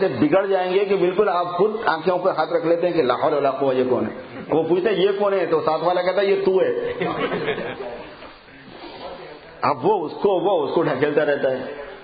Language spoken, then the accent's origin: Urdu; Mughal Gadda, Telangana, India; ہم اصل پینڈو ہیں, گاؤں میں رہتے تھے, دیہات کے ہیں, حیدرآباد سے 60 کلومیٹر پر مغل گدہ ایک جگہ ہے شاد نگر کے پاس, وہاں کے ہیں.